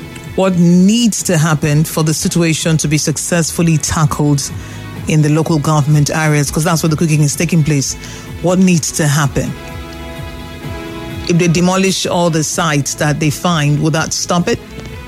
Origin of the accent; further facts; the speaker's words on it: Nigeria; We are Nigerian for Port Harcourt.